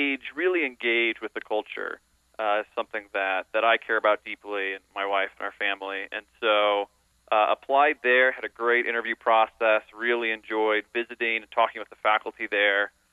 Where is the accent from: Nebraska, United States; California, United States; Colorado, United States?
Colorado, United States; I applied because I'm from Colorado. My wife's from Alaska. We're not exactly big city people.